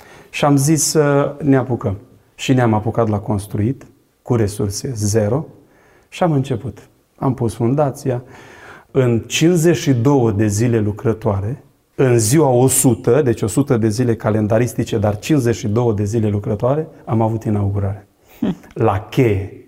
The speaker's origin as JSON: {"language": "Romanian", "town": "Bacău", "region": "Bacău County", "country": "Romania", "also_born_or_lived": "Onești", "lives_now": "Arad, Romania", "said": "eu vin din Bacău, m-am născut în Onești, sunt în Arad de 20 de ani aproape"}